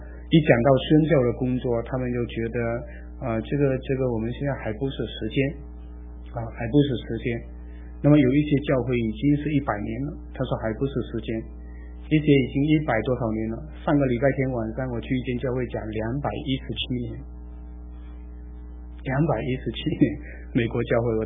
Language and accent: Chinese; China; 我们是中国人，爱中国人，这是正常，这没有错的哈